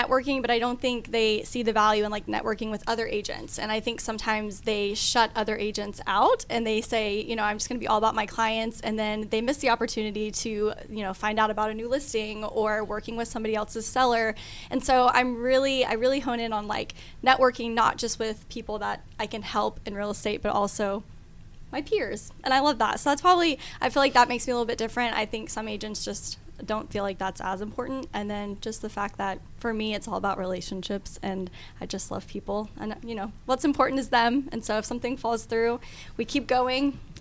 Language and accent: English; Florida, United States; now in Gwinnett County, United States; I'm actually from Florida, where I started my real estate career.